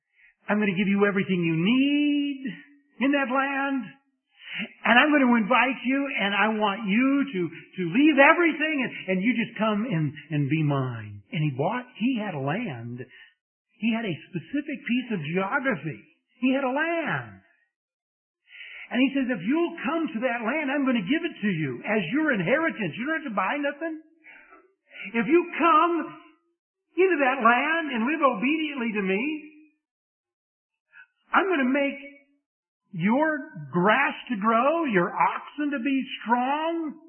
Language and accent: English; Scotland, United Kingdom; Maybe it's because I'm Scottish.